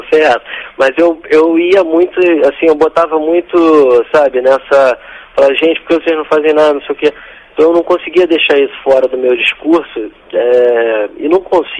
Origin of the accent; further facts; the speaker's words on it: Santarém, Pará, Brazil; also born or lived in Rio de Janeiro / Salvador; Eu sou de Santarém.